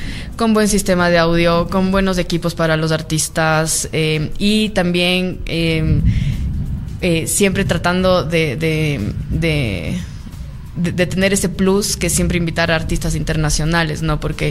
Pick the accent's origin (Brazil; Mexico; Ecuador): Ecuador; Cuenca, Azuay; now in Quito, Ecuador; yo soy fotógrafa, soy de Cuenca, vivo acá en Quito ya casi 12 años.